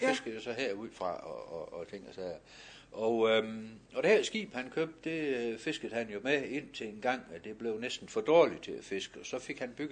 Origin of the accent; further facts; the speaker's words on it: Ringkøbing, Central Denmark Region, Denmark; born there; at som barn er født i Ringkøben, så stor trivs jeg ved at komme herud på klitten.